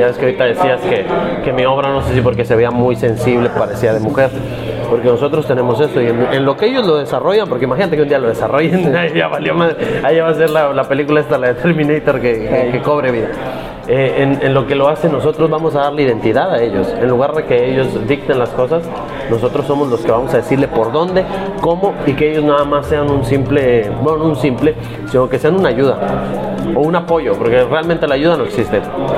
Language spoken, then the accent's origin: Spanish; northern Mexico, Mexico; Beisbolista porque soy norteño.